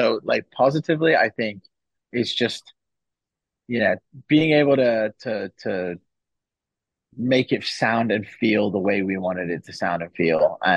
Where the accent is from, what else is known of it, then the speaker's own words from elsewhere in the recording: North West England, United Kingdom; I grew up near Manchester in England, and I grew up with the Manchester music scene